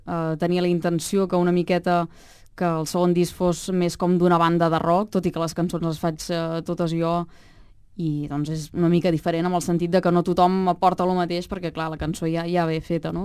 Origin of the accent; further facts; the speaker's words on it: Granollers, Catalonia, Spain; aquest em quedava a prop d'on soc jo, que és Granollers.